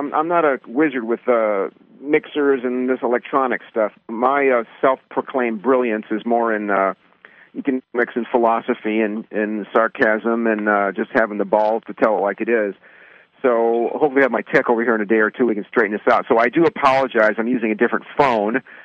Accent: United States; I'm an American who actually knows world geography and world history.

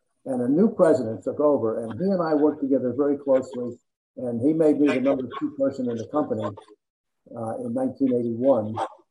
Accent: New Jersey, United States; Well, I grew up in New Jersey, and I've only worked for two companies in my life.

